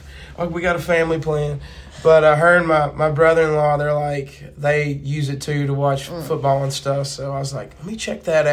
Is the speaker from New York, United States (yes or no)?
no; Kentucky, United States; So it's interesting because I'm a Kentucky guy. I'm from Kentucky.